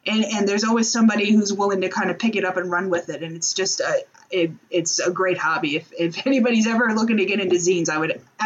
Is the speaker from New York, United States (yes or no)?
no; Orlando, Florida, United States; I grew up in Orlando, and this was back in the day when they still had like tons of local video, record stores.